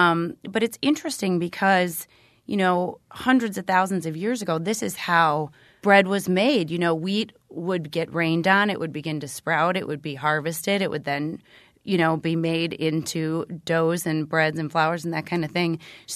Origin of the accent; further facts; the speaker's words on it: Milwaukee, Wisconsin, United States; We were born and raised in Milwaukee. We wanted to stay here. We had strong roots here.